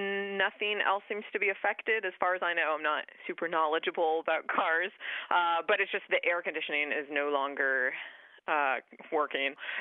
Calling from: Tallahassee, Florida, United States; Tallahassee, Florida.

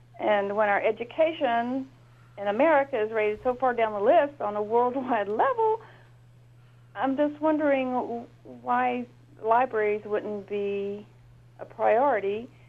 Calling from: Fort Worth, Texas, United States; I'm calling from Fort Worth.

